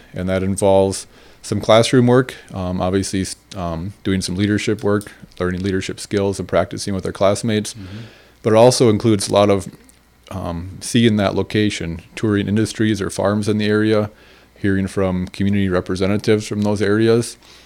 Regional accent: Dawson, Minnesota, United States; now in Montevideo, United States; So I grew up in the Dawson area. I live in Montevideo now, but still farm near Dawson.

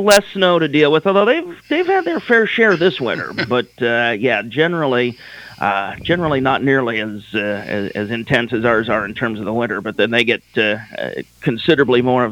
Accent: Wichita, Kansas, United States; also born or lived in South Carolina; Yeah, I grew up mainly in Wichita, Kansas, spent a couple of years living in South Carolina as well, so we moved around a little bit, but mainly in Kansas.

